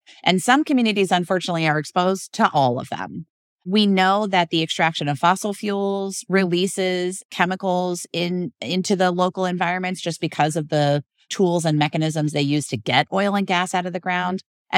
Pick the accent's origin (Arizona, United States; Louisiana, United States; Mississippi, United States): Louisiana, United States; Baton Rouge; now in New Orleans, United States; I actually don't just live in New Orleans. I'm from Louisiana. I grew up in Baton Rouge. I'm fifth generation, at least, Louisiana, and there's another generation coming up behind me.